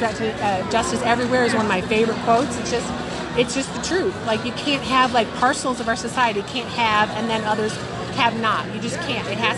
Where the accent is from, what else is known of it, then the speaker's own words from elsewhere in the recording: Michigan, United States; Originally, I'm from Michigan.